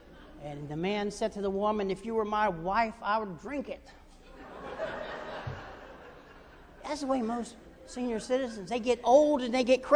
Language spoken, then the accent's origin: English; North Carolina, United States; Growing up in North Carolina, divorce was a word you very rarely heard. And if you did hear it, it was whispered in secret. And then we moved to Florida